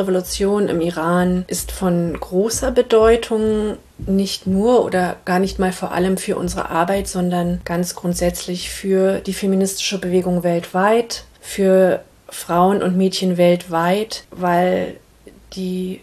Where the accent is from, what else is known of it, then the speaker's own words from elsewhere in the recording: Berlin, Germany; born there; Ich bin in Ost-Berlin geboren, 1980.